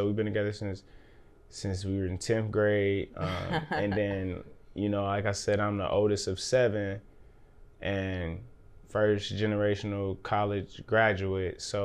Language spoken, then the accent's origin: English; Dayton, Ohio, United States; being a black male and growing up in the West Side, there's like this hard case, hard, tough thing that's like, talking smack is my pride.